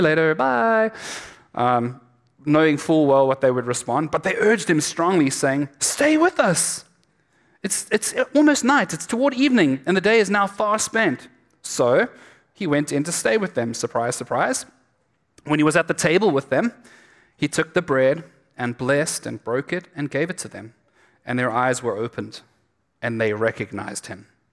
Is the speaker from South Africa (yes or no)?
yes; South Africa; moved away; I have a different accent to the rest of you, just in case you were wondering. I'm from South Africa. I've been here 2.5 years now